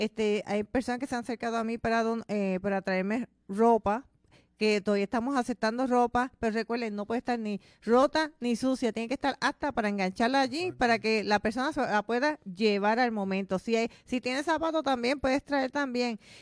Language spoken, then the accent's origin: Spanish; Puerto Rico; como somos puertorriqueños y siempre nos la inventamos